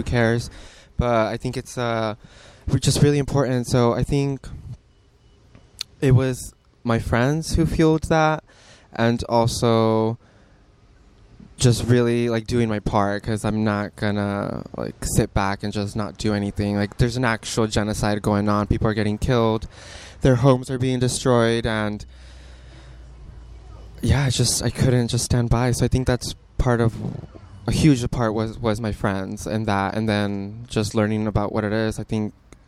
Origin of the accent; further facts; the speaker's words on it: Salinas, California, United States; I'm from Salinas, California, which is by Monterey Bay.